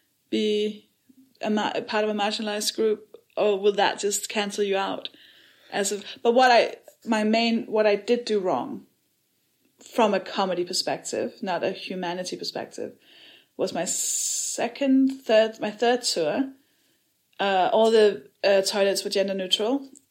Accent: France; I felt excluded tonight because you said, you British people, and I'm from France.

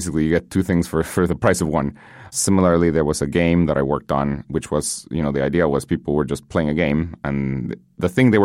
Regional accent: Guatemala; I grew up in Guatemala. Learning English was a huge thing.

